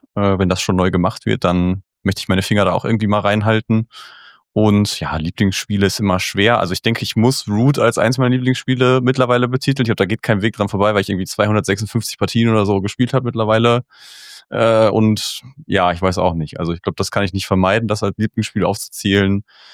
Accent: North Rhine-Westphalia, Germany; also born or lived in Kassel; Ich komme so irgendwie so aus NRW, so in der Mitte, so mitten im Nichts, so kleines Kaff irgendwie so in Ostwestfalen. Vorher habe ich in Kassel gewohnt, also im Bauchnabel von Deutschland.

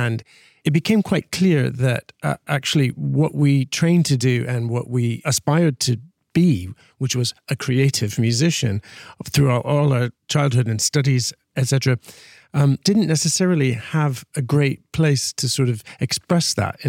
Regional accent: Connecticut, United States; now in Houston, United States; I grew up in the Northeastern in America, in the state of Connecticut, and eventually found myself studying violin in Houston at the Shepherd School of Music at Rice University

